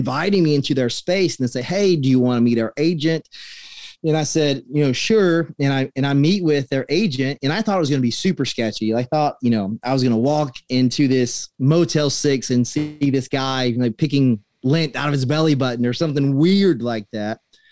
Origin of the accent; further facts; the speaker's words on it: South Carolina, United States; So, you know, I grew up in South Carolina and I wanted to be an actor